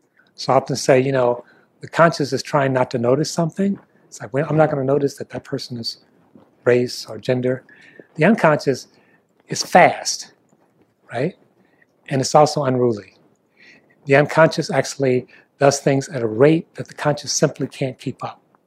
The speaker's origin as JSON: {"language": "English", "town": "Detroit", "region": "Michigan", "country": "United States", "tie": "born or raised there", "said": "I remember learning to drive myself, and I grew up in Detroit."}